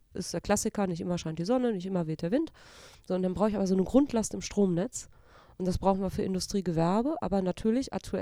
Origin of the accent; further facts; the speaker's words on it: North Rhine-Westphalia, Germany; Achso, also wir kommen ja hier wunderbar aus dem Ruhrgebiet, ne? Wir ja. beide.